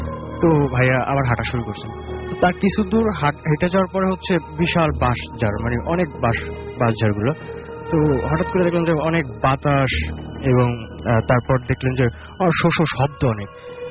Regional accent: Chhoto Monika, Barisal Division, Bangladesh; আমাদের গ্রাম হচ্ছে ভোলা জেলার বোরহানউদ্দিন উপজেলার ছোটমণিকা গ্রামে

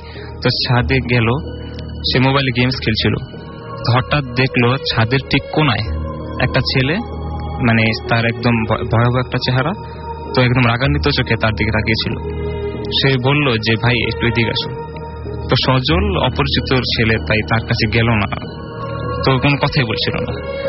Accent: Dhaka, Dhaka Division, Bangladesh; তবে আমি এসেছি রায়েরবাগ ঢাকা থেকে

